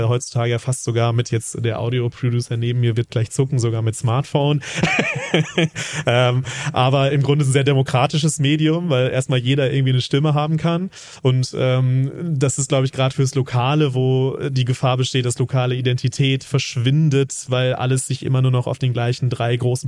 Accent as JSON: {"language": "German", "region": "North Rhine-Westphalia", "country": "Germany", "said": "ich komme, wie man hört, nicht aus Bayern, ich komme eher aus Westfalen, aber da ist es ähnlich, also so der Ruhrpott"}